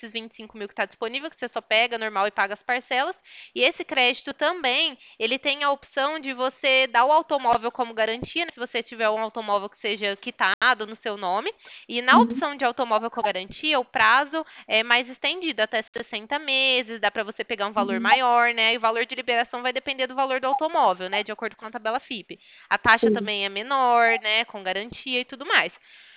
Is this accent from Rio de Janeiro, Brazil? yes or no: no; Ribeirão Preto, São Paulo, Brazil; eu sou aqui do estado de São Paulo, tá? Ribeirão Preto. Então você vai ver quando eu te chamar aí, meu DDD é 16